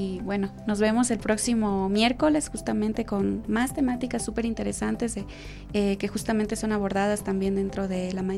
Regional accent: Loja, Ecuador; yo que soy de Loja

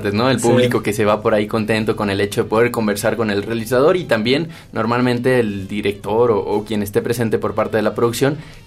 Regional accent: Mexico; y esto también lo digo como mexicano

